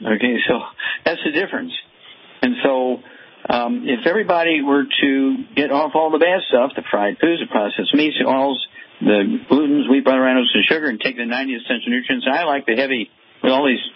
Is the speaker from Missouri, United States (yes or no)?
yes; Missouri, United States; Let's go to the Mighty Mo, Missouri, my home state, and Elizabeth.